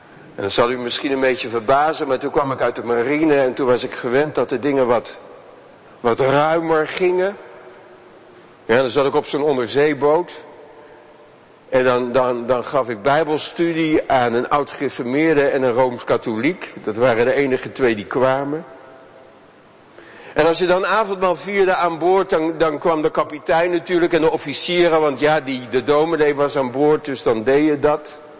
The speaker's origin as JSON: {"language": "Dutch", "town": "Delft", "region": "South Holland", "country": "Netherlands", "said": "Ik kom uit Delft."}